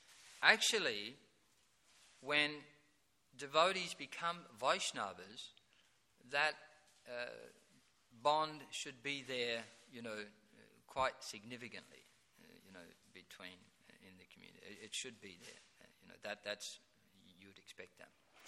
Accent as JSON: {"language": "English", "town": "Broadmeadows", "region": "Victoria", "country": "Australia", "tie": "born or raised there", "said": "But where I grew up in Broadmeadows, there's no question of holding hands with anyone on the street."}